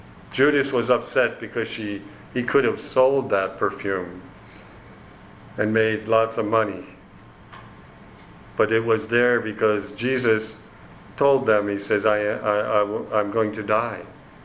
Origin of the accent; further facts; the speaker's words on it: East Coast, United States; I come from the East Coast, and sometimes I might say something that does not sound Oregonian, maybe. You know, and then, but it's an East Coast slang